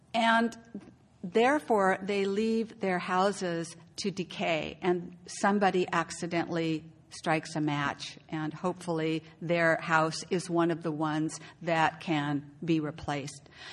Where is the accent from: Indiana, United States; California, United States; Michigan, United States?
California, United States; And I'm from California, so too cold is under 60, but it gets very cold.